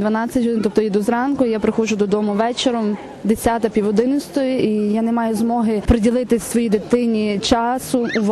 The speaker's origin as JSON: {"language": "Ukrainian", "town": "Lviv", "region": "Lviv Oblast", "country": "Ukraine", "said": "Місто Львів."}